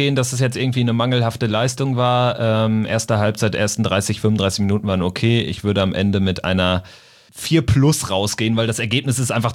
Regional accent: Lippstadt, North Rhine-Westphalia, Germany; Ich komme so aus der Region Lippstadt 08. Von daher, ja, das ist eher so meine Gegend.

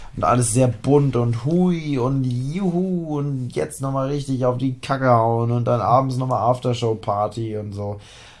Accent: Germany; Also ich bin ja aus dem Harz.

